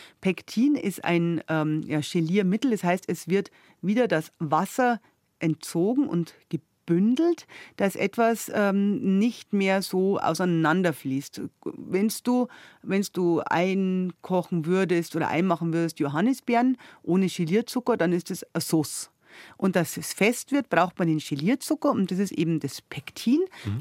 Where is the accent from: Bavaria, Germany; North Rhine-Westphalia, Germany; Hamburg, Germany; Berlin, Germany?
Bavaria, Germany; Die Zuckerrübe, die bei uns in Niederbayern lang angebaut worden ist